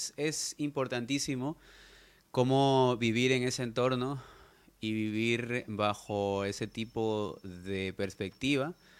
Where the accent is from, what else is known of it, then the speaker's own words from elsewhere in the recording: Guayaquil, Guayas, Ecuador; Sí. Soy ecuatoriano de Guayaquil para el mundo.